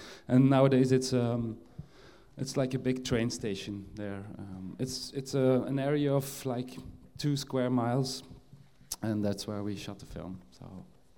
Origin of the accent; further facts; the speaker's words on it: Ghent, Flanders, Belgium; English is a second language; Belgium is divided into communities, the French-speaking part and the Dutch-speaking part, and I come from the Dutch-speaking part and the city there, Ghent.